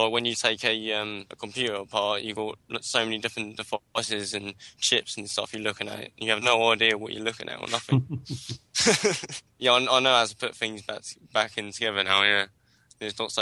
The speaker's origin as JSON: {"language": "English", "town": "Farnborough", "region": "South East England", "country": "United Kingdom", "said": "I'm from Farnborough, doing an electrical course."}